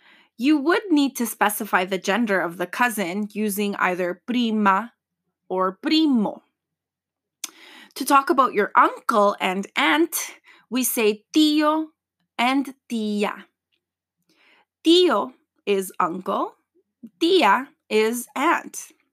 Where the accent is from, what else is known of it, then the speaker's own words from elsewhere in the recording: Canada; I am Latina and I feel it to the core, but I was born and raised in Canada